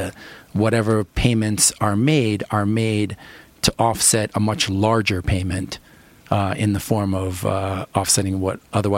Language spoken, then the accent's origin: English; New York, United States; I'm originally from New York, ran a private equity firm for a number of years.